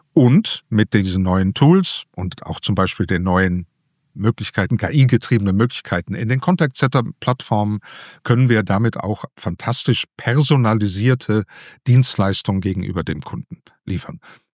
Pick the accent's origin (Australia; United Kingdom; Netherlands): Netherlands; also born or lived in Germany; now in Belgium; Ich bin zwar in Deutschland geboren, aber in Holland aufgewachsen, wohne seit fast 25 Jahren in Belgien, aber bin in den letzten Jahren wieder vermehrt oder hauptsächlich in Deutschland unterwegs.